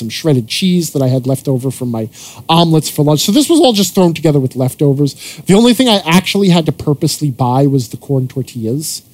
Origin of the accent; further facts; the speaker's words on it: Long Island, New York, United States; where I grew up on Long Island in New York, which is a very dense suburb of New York City, the only place to get donuts was Dunkin' Donuts.